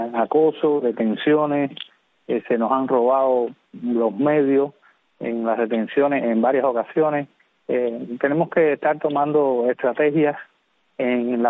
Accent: Havana, Cuba; born there; Sí, yo nací en La Habana.

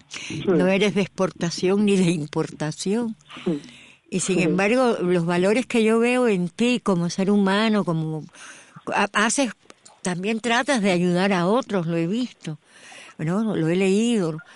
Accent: Cuba; moved away; Tener que salir de Cuba, ya va a ser 30 años casi que yo salí de Cuba.

